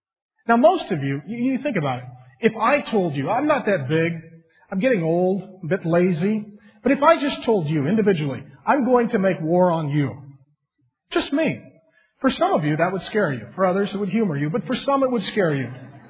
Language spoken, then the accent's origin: English; SeaTac, Washington, United States; Now, I grew up down in SeaTac behind a strip club. In my neighborhood, you had to be fairly tough just to survive.